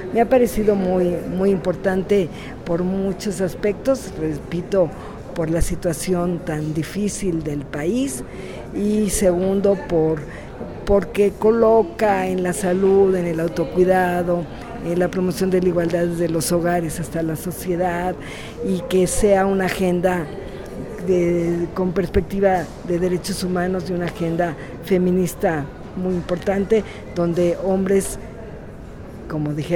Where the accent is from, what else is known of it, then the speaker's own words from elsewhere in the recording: Zacatecas, Mexico; por medicina, no por doctorado. Soy de Zacatecas y fui diputada local de la 61 legislatura local 2013-2016 en Zacatecas.